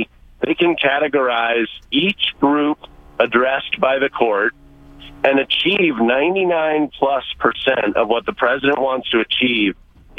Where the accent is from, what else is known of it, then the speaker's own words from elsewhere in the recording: Virginia, United States; I don't favor or disfavor my home state of Virginia, but I have a lot of interest in what goes on here.